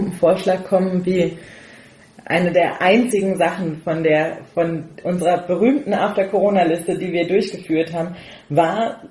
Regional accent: Rhineland-Palatinate, Germany; als Pfälzer isst man gerne Pfälzerplatte

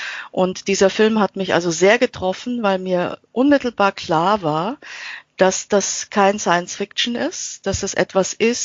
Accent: Austria; ich bin in Österreich aufgewachsen als Kind eines österreichischen Vaters und einer deutschen Mutter. Und es ist bei mir tatsächlich so, dass ich in einem Dorf aufgewachsen bin, also ein sehr kleines Dorf

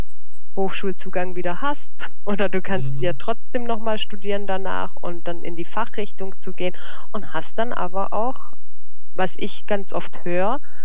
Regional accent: Croatia; first language Croatian; German is a second language; Ich habe ja schon gesagt, meine Muttersprache ist Kroatisch. Ich komme dementsprechend aus Kroatien

